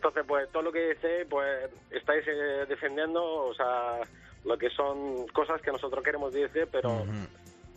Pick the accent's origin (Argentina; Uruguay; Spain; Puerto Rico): Spain; Murcia, Region of Murcia; Pues estoy en la cama, soy de Murcia.